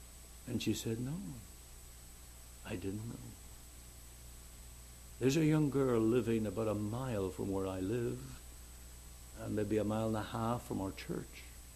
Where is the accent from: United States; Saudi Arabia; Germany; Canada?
Canada; I'm from Canada.